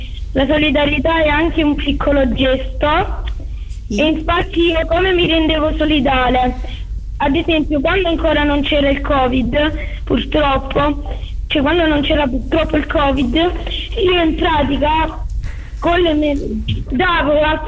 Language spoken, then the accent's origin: Italian; Parabita, Apulia, Italy; ho 11 anni e vengo da Parabita, parrocchia Sant'Anna.